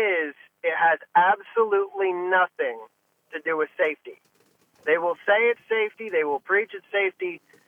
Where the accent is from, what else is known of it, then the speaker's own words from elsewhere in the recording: California, United States; now in Tennessee, United States; So I come from California. I'm a political refugee from California.